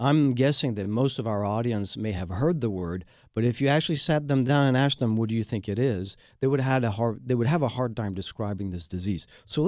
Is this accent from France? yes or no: yes; France; English is a second language; now in Houston, United States; I am the Texan from France and a proud Houstonian